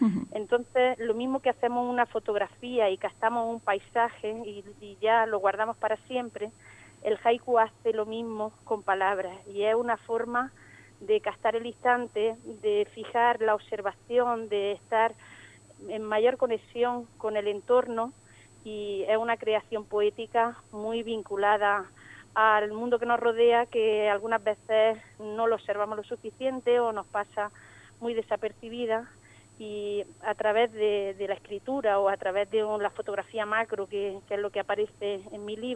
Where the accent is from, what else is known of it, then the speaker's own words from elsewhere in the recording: Alcudia de Guadix, Andalusia, Spain; que yo lo viví por motivos familiares en mi pueblo de origen, en Alcudia de Guadí, en Granada.